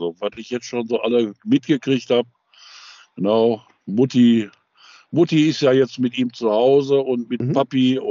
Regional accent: Dortmund, North Rhine-Westphalia, Germany; also born or lived in Schwerte; Ich bin in Schwerte-Ruhr entstanden. Also da bin ich irgendwann mal geboren worden. Ich bin eigentlich ein kleiner Dortmunder gewesen und bin dann von Dortmund aus nach Gelsenkirchen gezogen.

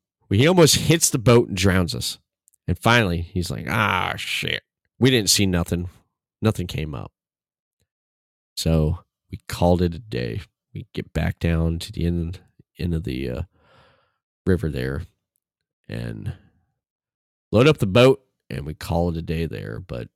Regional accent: Tennessee, United States; so much time and stuff I spent with him growing up in Tennessee

